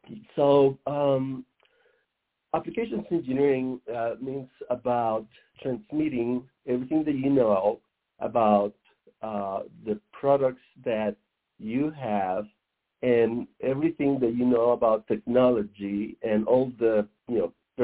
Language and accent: English; Lehi, Utah, United States; Well, I am broadcasting today from my hometown in Lehigh, a small rural city in Utah.